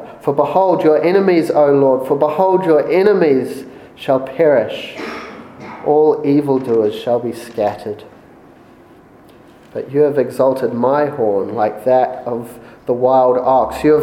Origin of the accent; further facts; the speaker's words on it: Papakura, Auckland, New Zealand; I grew up in Papakura, going to Papakura Baptist, not far from here.